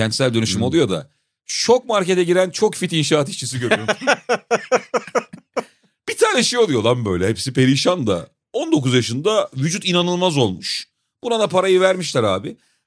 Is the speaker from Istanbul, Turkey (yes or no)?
yes; Maltepe, Istanbul, Turkey; Abim ben Bostancı'da çok geç oturdum. Ben Maltepe'de büyüdüm.